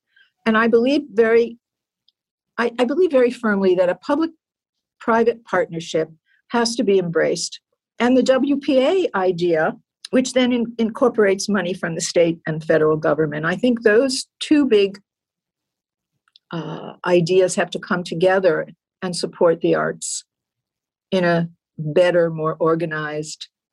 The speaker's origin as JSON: {"language": "English", "region": "New Jersey", "country": "United States", "tie": "born or raised there", "said": "I grew up in New Jersey and my parents loved musical theater."}